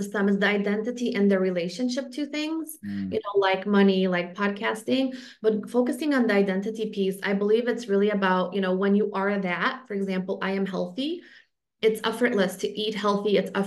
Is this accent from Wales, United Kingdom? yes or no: no; London, United Kingdom; also born or lived in Lisbon, Portugal; You know, I'm a Londoner, I'm a, you know, Lisbonian, for lack of a better word, right?